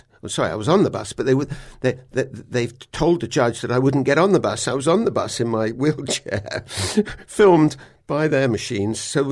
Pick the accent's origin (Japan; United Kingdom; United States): United Kingdom; South West England; I come from Somerset